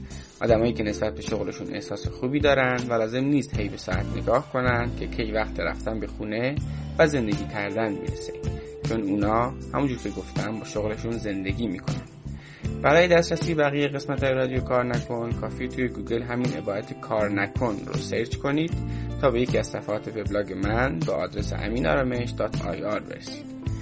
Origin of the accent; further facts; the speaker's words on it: Ahvaz, Khuzestan, Iran; من هم متولد اهوازم، هم تحصیلات مدرسه و دیپلم اونجا بودم و خانوادم کلا اونجا هستم.